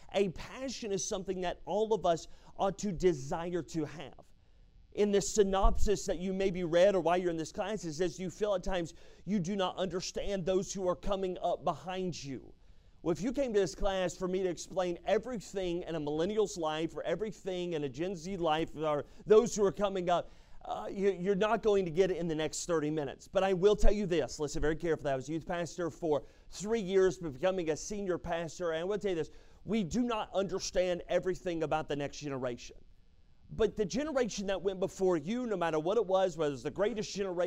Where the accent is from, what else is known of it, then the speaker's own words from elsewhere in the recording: North Carolina, United States; also born or lived in Alabama, United States / West Virginia, United States; now in California, United States; Spent the majority of my life growing up in North Carolina and Alabama. I pastored for the last 10 years in the state of West Virginia